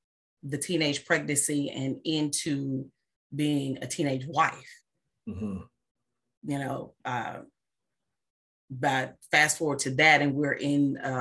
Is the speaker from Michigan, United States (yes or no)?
no; Mississippi, United States; I'm from Mississippi, from a small town in Mississippi. Black people don't do that.